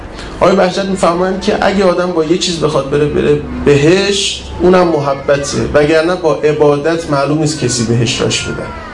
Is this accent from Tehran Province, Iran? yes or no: no; Shirvan, North Khorasan, Iran; من ایرانی هستم و مال شیروانم